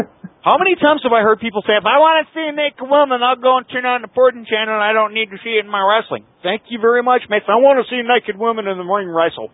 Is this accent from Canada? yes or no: yes; Canada; Secondly, I'm a Canadian. Doesn't mean that I speak French, even though I know a little bit of it.